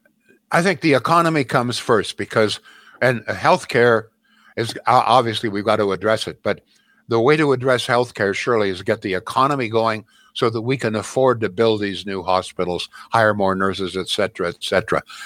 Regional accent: Canada; Folks, listen, as a Canadian citizen, I think we have a responsibility to learn what goes on

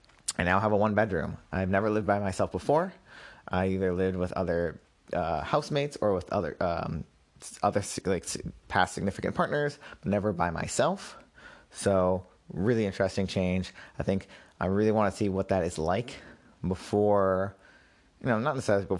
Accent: Massachusetts, United States; also born or lived in Brooklyn; Nope, I moved back to my home state of Massachusetts, back in Boston.

